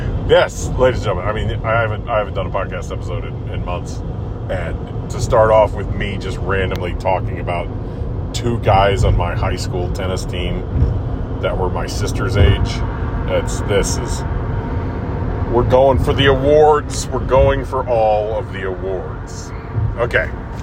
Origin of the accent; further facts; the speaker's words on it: Highland, Illinois, United States; I grew up in Highland, Illinois, so this is Highland High School in the Metro East, Madison County, 29 miles from the St. Louis Arch.